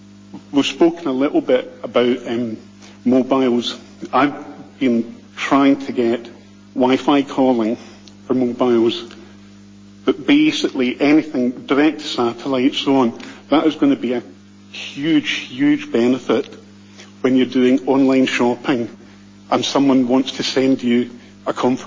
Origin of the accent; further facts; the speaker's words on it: South Harbour, Falkland Islands; from South Harbour.